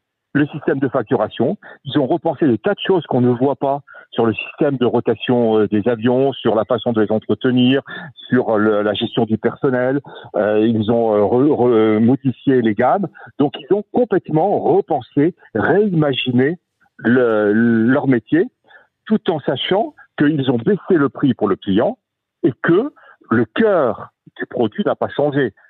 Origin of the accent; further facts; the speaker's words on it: Bordeaux, Nouvelle-Aquitaine, France; je suis bordelais